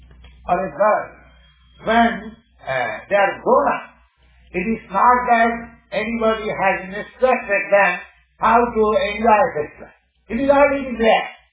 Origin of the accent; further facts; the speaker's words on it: India; And because I come from India with some poor knowledge